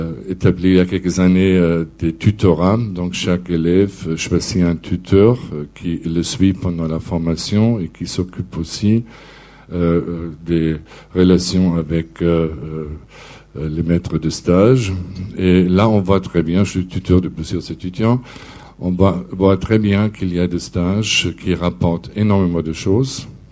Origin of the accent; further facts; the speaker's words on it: Germany; now in France; Je suis allemand, je vis en France depuis 20 ans